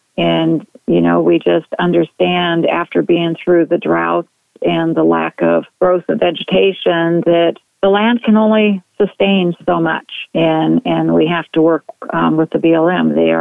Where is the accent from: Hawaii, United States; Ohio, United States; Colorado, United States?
Colorado, United States; Steamboat Springs; Well, I was actually born in Northwest Colorado. I was born in Steamboat Springs quite a few years ago, and so I'm a native.